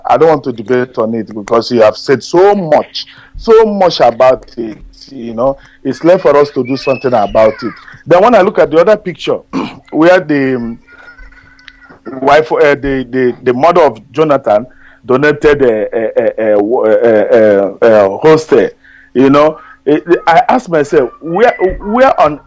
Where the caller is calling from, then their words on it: Germany; I'm calling from Germany.